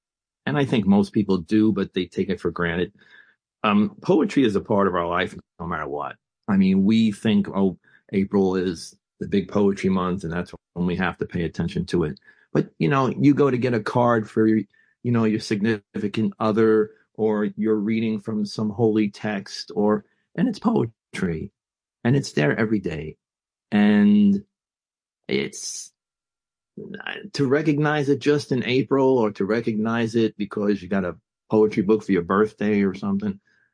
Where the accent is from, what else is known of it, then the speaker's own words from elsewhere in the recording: Bronx, New York, United States; I was a pretty good student in grade school growing up in the Bronx.